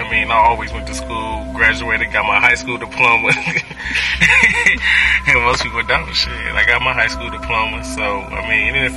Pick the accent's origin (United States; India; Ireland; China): United States; Compton, California; In the hood. I was born and raised in Compton.